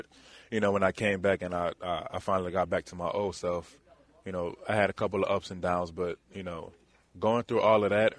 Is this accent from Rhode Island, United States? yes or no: no; Louisiana, United States; growing up in Louisiana, like, it's just playing, having a chance to play in the Superdome is special because anybody that has ever played football in Louisiana can relate to the statement